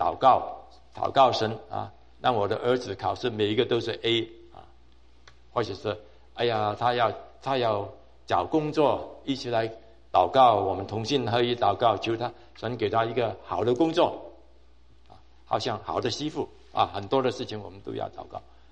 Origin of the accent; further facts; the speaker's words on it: Hong Kong; now in United States; 我在香港长大，喝的水都要先怎么样？煮熟，等了冷了以后才喝。